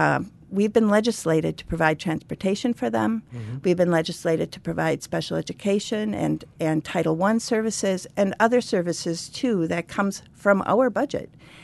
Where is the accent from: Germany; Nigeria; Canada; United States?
United States; Ashland, Wisconsin; born there; Both my parents were from Milwaukee and moved up, and I was born in Ashland.